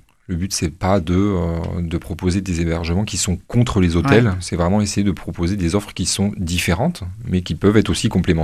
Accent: Nantes, Pays de la Loire, France; now in Toulouse, France; j'aimerais beaucoup la développer à Nantes, parce que je viens de Nantes.

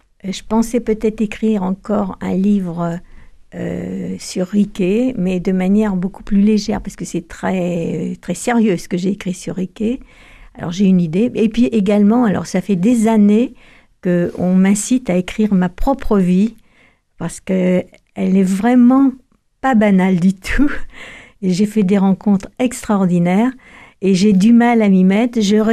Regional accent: Vire, Normandy, France; moi, je suis normande, alors je parle un peu de moi là, mais dans mon village, à Vire, Caen, etc., tout a été détruit à 80%.

